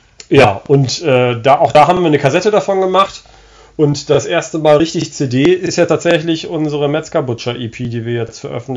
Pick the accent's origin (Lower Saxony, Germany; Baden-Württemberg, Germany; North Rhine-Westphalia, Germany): Lower Saxony, Germany; Wilhelmshaven; wir kommen ja beide aus Wilhelmshaven, hatten wir schon erwähnt.